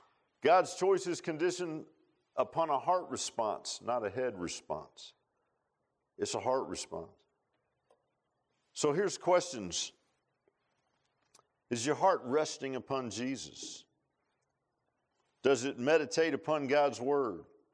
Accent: Virginia Beach, Virginia, United States; The old days, man, when I was a little kid, I grew up in Virginia Beach.

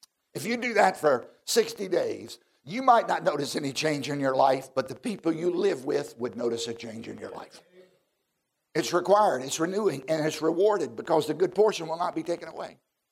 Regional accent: Virginia, United States; I grew up in Southside, Virginia on a tobacco farm. My father was nearly a half century old when I was born.

